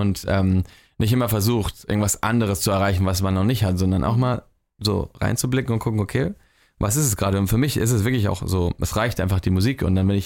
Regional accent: Barcelona, Catalonia, Spain; also ich bin halt in Barcelona aufgewachsen und mein Sommer von früher, dieses Gefühl von, weißt du, Heimat und so, ist halt dort in der Küste

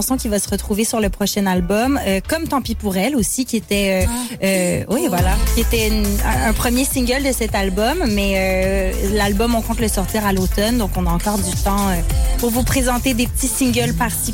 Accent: Quebec, Canada; Parce que, bon, évidemment, vous le savez, je suis québécoise.

